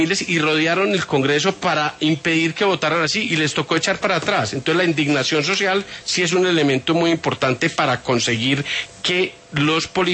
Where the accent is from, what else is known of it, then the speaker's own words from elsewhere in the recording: Guatemala; porque vengo de Guatemala. En Guatemala hicieron una reforma política muy importante.